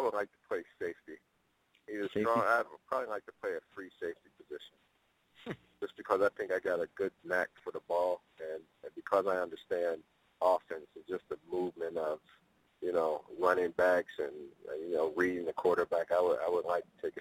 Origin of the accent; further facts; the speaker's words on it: Pittsburgh, Pennsylvania, United States; I think mainly because I grew up in Pittsburgh and we played against the Steelers.